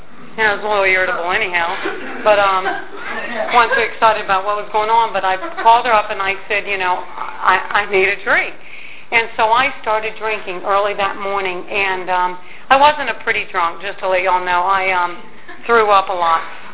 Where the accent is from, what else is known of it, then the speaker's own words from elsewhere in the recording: Norfolk, Virginia, United States; moved away as an adult; also born or lived in Washington, D.C.; I was brought up in Norfolk, Virginia, and I had moved when I was 18 years old. I had moved up to Washington, D.C.